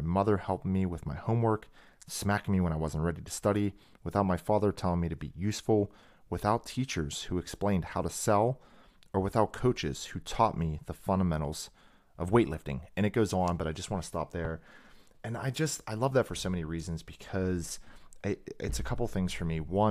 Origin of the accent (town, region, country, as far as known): Austria; born or raised there; English is a second language; moved away as an adult; now in United States